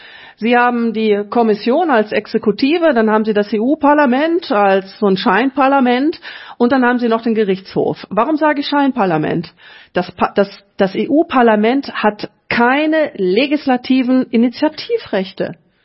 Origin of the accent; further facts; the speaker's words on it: Germany; ich bin eben keine Journalistin, ich bin deutsche Politikerin